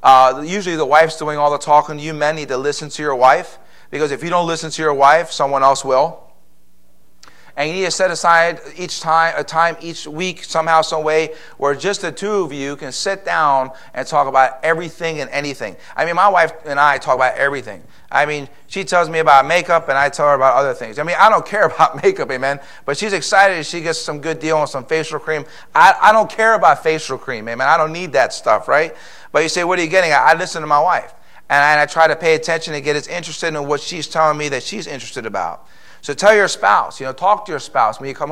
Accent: Philadelphia, Pennsylvania, United States; Now, I'll be honest with you. I'm from Philadelphia. I don't like hugging.

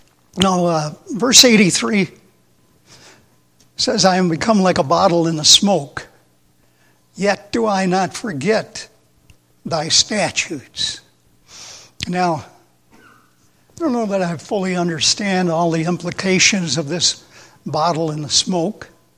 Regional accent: the South, United States; I grew up in the South. My mom was from Alabama. My father was from Tennessee.

